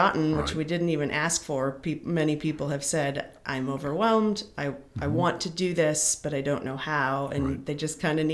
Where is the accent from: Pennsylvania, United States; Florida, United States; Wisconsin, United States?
Wisconsin, United States; now in Nashville, United States; I'm from Wisconsin. So I grew up, you know, it's prairie land.